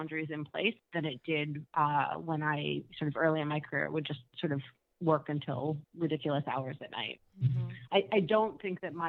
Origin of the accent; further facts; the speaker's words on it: United States; I grew up in the States and I'm American, but I was taking mat leave in Canada